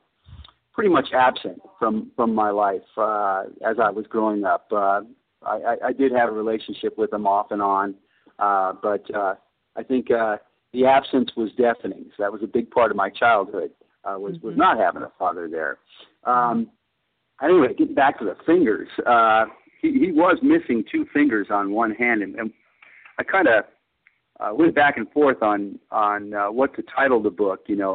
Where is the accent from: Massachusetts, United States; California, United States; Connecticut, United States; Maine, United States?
California, United States; Hawthorne; Well, Hawthorne was a working-class town, not far from LAX, I suppose mm-hmm. you could say, near the beach communities. Mm-hmm. It was a great, great place to grow up.